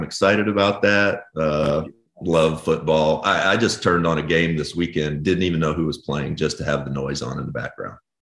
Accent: Owensboro, Kentucky, United States; So Josh and I are both from Kentucky. I'm from Owensboro. He's from Lexington. I'm in Lexington now

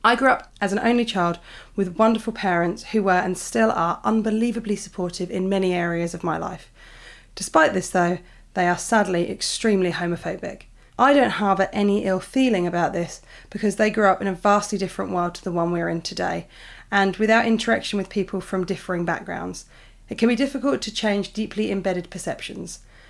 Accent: United Kingdom; I'm British

